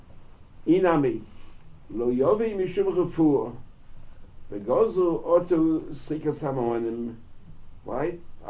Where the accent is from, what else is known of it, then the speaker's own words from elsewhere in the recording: New York City, New York, United States; When I was growing up in Lower East Side, the chassidim who went to mikveh didn't use a towel.